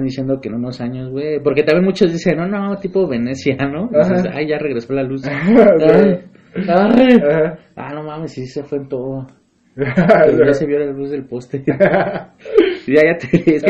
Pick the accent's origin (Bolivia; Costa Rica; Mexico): Mexico; somos los mexicanos, güey. Todo lo agarramos de humor